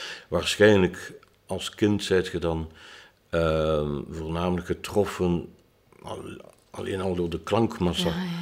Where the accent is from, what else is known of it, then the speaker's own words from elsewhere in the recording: Ghent, East Flanders, Belgium; born there; Ik ben in Gent geboren